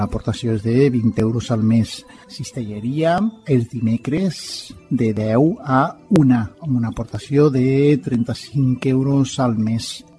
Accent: Valencian Community, Spain; como valencianos solidarios con nuestros hermanos catalanes

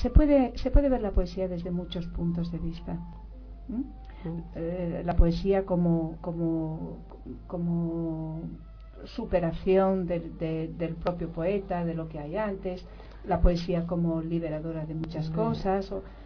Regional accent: Galicia, Spain; first language Galician; Spanish is a second language; verdaderamente bilingüe, porque nací hablando gallego, viví hasta los 13 años hablando gallego, pero luego aprendí castellano y viví en un mundo en que se hablaba castellano.

